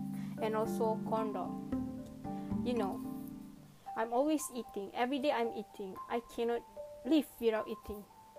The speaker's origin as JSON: {"language": "English", "country": "Malaysia", "tie": "born or raised there", "said": "because at my hometown, Rauk, there's no Subway here"}